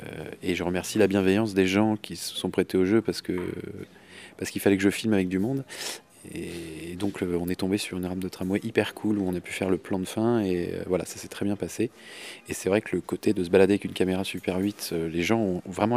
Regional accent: Saintes, Nouvelle-Aquitaine, France; je viens de Saintes, en Charente-Maritime. Je suis vidéaste dans la vie, j'ai 37 ans

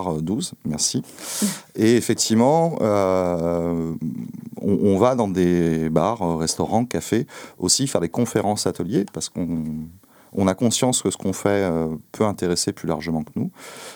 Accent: Rennes, Brittany, France; En tant que Rennais

